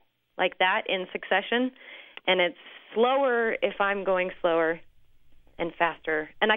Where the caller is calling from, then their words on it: Denver, Colorado, United States; I'm calling from Denver.